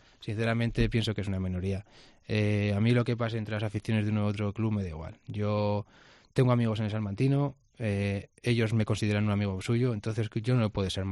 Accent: Villoruela, Castile and León, Spain; Sí, lo hago en mi pueblo, sí. Yo no tuve la oportunidad cuando fui pequeño de tener un campus, ¿no?

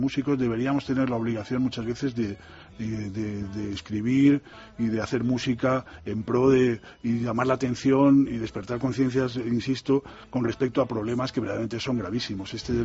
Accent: Madrid, Community of Madrid, Spain; Yo nací en Madrid, nací en el centro de Madrid y he sido un urbanita hasta los 30 años, pero soy un gran amante de la naturaleza. Entonces vivo en un pueblo cerca de Madrid

